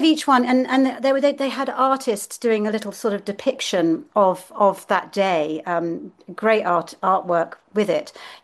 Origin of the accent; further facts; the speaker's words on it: United Kingdom; I'm a Brit